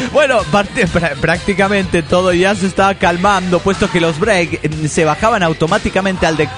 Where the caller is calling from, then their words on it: California, United States; aquí vengo escribiéndoles desde California.